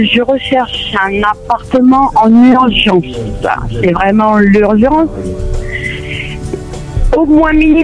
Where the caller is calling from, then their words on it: Épinay, Île-de-France, France; d'Épinay, du côté Sindanga.